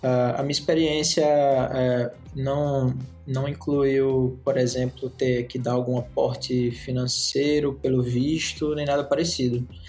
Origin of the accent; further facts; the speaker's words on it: Northeast Region, Brazil; pelo sotaque da gente, né, tô me sentindo em casa com os caras, que a gente é do Nordeste, e eu tava lá trabalhando tranquilamente em Maceió